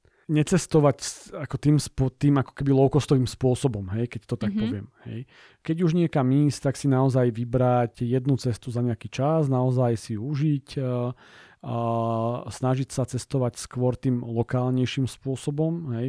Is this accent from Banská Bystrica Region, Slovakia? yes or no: no; Bratislava, Bratislava Region, Slovakia; Nie, ja som z Bratislavy, ale otec je z Oravy.